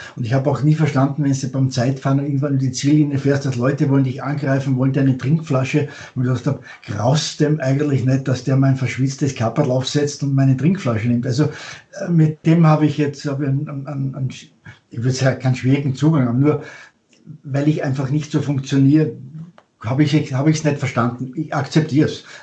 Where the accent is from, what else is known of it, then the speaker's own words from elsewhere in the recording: Austria; als Österreicher